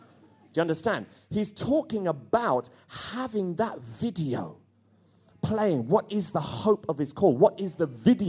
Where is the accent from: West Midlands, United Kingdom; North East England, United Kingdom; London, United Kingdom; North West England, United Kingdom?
London, United Kingdom; That's one great thing about growing up in London N15.